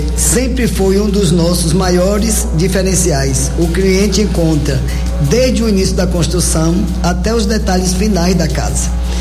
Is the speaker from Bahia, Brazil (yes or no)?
yes; Santa Rita de Cássia, Bahia, Brazil; also born or lived in Barreiras / Salvador; eu sou aqui de Santa Rita de Cássia, depois mudamos para Barreiras, meus pais, e minha mãe acabou se mudando para Formosa e ela mudou para Barreiras. E aí nós fomos estudar em Salvador. E lá casei, tive filhos.